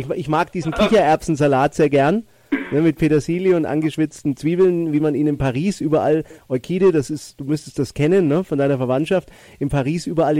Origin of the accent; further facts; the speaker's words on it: Bavaria, Germany; weil ich als Franke, wir schmoren ja auch sehr gerne, ne?